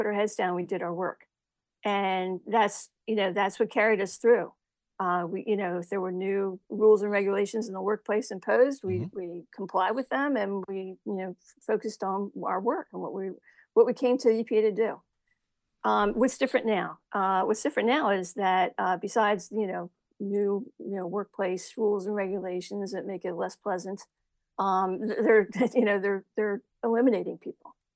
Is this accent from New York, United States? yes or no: no; New Jersey, United States; Yeah, I'm a Jersey girl.